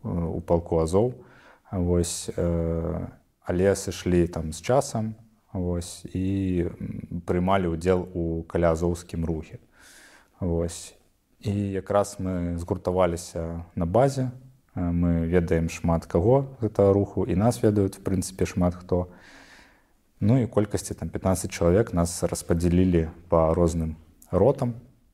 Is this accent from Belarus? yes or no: yes; Belarus; У складі ТРО «Азов», як білоруси